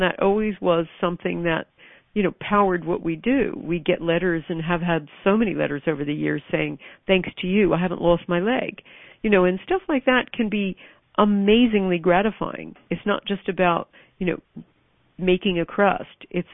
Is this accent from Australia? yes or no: no; United States; now in United Kingdom; even though I sit over here in the UK, I watch my home country with great despair. You know, America is very different from the place I left in 1980